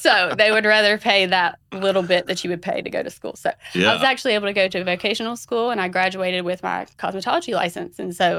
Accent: Norway, South Carolina, United States; Okay, so nobody ever knows the town that I'm from, but it's about an hour south of Columbia. The town is Norway.

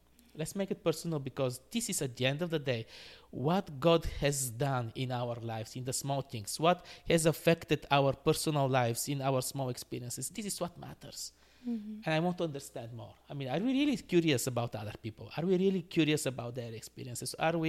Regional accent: Bulgaria; English is a second language; moved away as an adult; also born or lived in Morocco; now in Canada; I was born and raised in Bulgaria. I lived for about 5 years in Morocco in my childhood. In my teens, they were back in Bulgaria.

